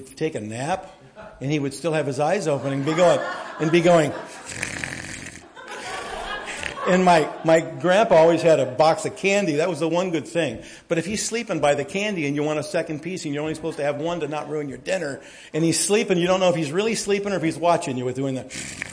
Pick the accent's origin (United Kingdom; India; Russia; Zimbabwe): United Kingdom; England; Well, you might not be English. I'm from the English.